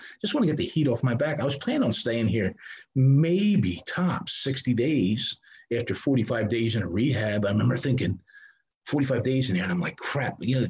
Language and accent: English; Philadelphia, Pennsylvania, United States; born there; in childhood, I was born in Philadelphia.